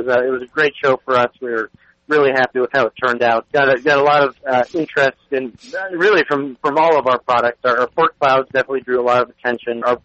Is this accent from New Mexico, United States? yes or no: no; Alabama, United States; Well, that's actually right. I'm actually from Alabama. My parents are Chicago, though, so that definitely changes your perspective a little bit.